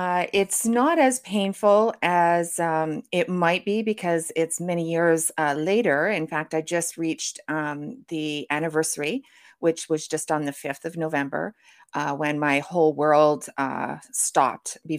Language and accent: English; Thunder Bay, Ontario, Canada; moved away as an adult; I'm from Thunder Bay, Ontario, and I grew up there until I was 17 and then left there and went on to Bible college